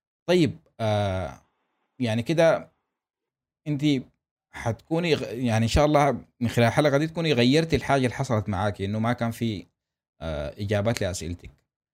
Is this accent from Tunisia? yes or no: no; Sudan; يعني كسودانيين يكون عندنا طرق بتاعت مشاركه معلومات وخبرات وتجارب بطريقة مختلفة شوية